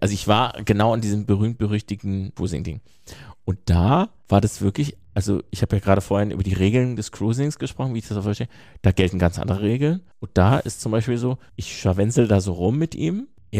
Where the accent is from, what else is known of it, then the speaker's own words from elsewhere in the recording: Hesse, Germany; Ich komme aus der Nähe, sagen wir mal, ja. Das ist irgendwo Mitteldeutschland. Das ist in Hessen, in Mittelhessen.